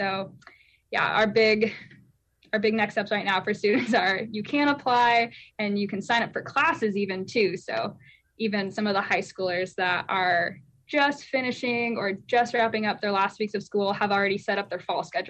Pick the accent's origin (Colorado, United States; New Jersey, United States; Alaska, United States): Alaska, United States; Palmer; so I'm from Palmer originally, and my big dream was to get out of Alaska